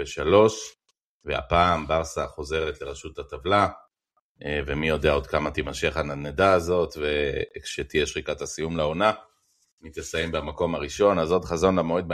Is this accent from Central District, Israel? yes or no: no; Jerusalem, Jerusalem District, Israel; אני שונא קור, אני גדלתי בירושלים